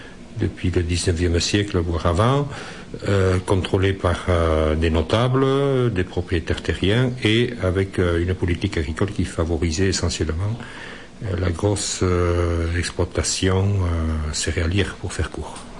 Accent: Nouvelle-Aquitaine, France; Comment ça s'est passé chez nous, au Pays Basque? Cette nouvelle analyse a été partagée par des générations de jeunes paysans, dont j'étais.

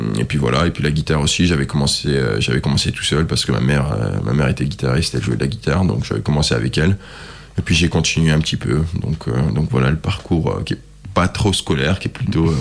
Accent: Nigeria; j'ai grandi au Nigeria, donc. D'un père nigérian et d'une mère française, donc tous les jours là-bas j'écoutais de la musique nigériane

